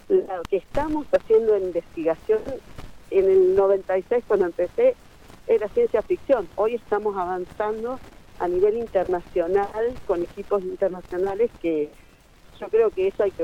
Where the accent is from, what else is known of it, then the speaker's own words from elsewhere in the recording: Neuquén, Argentina; yo que soy de Neuquén, me fui a estudiar y volví.